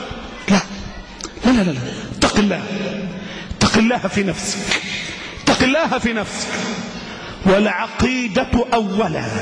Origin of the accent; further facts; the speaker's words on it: Egypt; مثال ثالث عندنا في مصر بالذات والعراق والشام